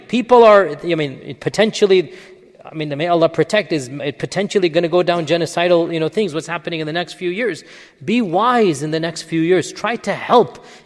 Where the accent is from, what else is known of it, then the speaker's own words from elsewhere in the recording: Pakistan; Dear fellow Pakistanis, I speak to you as a Pakistani.